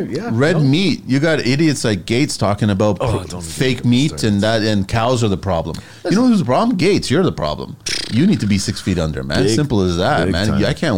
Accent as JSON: {"language": "English", "country": "Canada", "said": "I'm Canadian through and through too, but I still consider myself Portuguese as well."}